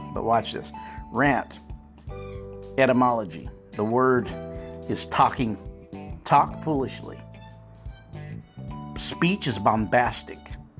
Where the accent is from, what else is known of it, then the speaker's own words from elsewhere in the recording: Southern United States, United States; accent: southern country; If I can use my southern country accent or word.